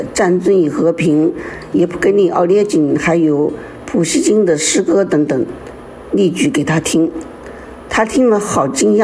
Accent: China; 就像我们中国人听到外国人会讲中文，会唱中国歌曲，会背中国诗词的反应是一样的

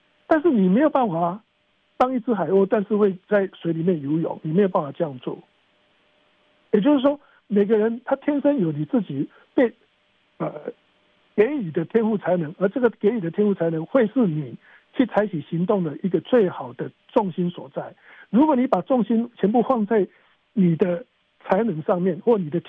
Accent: China; 我们中国人常常讲说熟能生巧

